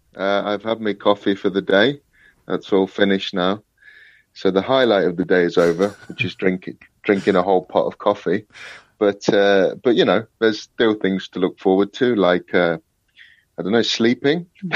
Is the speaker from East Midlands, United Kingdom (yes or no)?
yes; Nottingham, East Midlands, United Kingdom; also born or lived in Berlin; now in London, United Kingdom